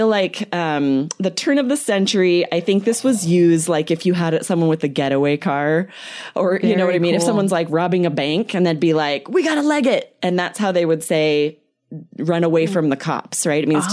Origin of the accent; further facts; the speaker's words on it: Idaho, United States; I'll be like, oh, I'm from Idaho. I'm from the West.